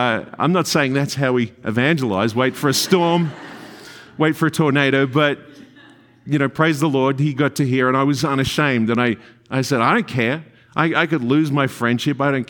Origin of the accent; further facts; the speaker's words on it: Melbourne, Victoria, Australia; I'm from Melbourne where we kind of love our coffee.